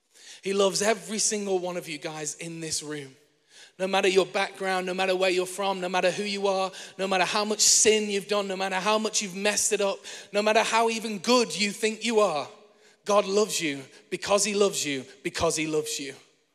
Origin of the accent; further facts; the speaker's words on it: Manchester, North West England, United Kingdom; I am from Manchester as well.